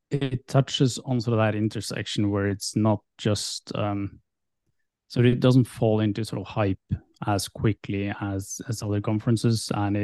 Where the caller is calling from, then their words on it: Oslo, Norway; I'm in Oslo, Norway.